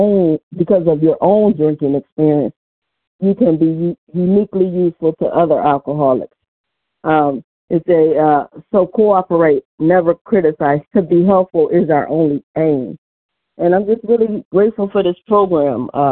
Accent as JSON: {"language": "English", "town": "Cleveland", "region": "Ohio", "country": "United States", "said": "I'm from Cleveland, Ohio."}